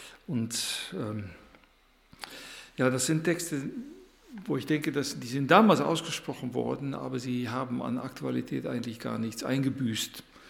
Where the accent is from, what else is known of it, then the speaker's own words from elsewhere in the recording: Brüggen, North Rhine-Westphalia, Germany; herzliche Grüße habe ich mitgebracht aus der Gemeinde Brüggenbracht, wo ich herkomme, wo ich zu Hause bin